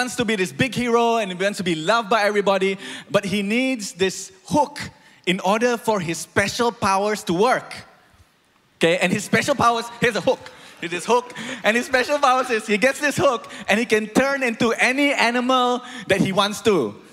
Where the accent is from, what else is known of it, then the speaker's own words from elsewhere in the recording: Malaysia; before I am Malaysian, before I am a pastor